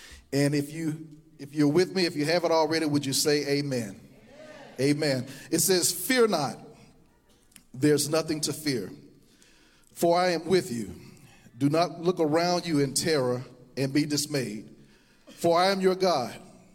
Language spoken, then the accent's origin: English; Mississippi, United States; moved away as an adult; You know, we're from Mississippi. I guess I should tell you that. My wife and I, we migrated here from Mississippi, and my daughter, my beautiful daughter, Victoria, we migrated here in December of 2018.